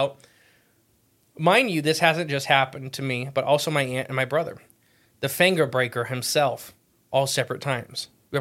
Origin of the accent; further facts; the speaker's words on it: Appalachia, United States; As seeing how I grew up in Appalachia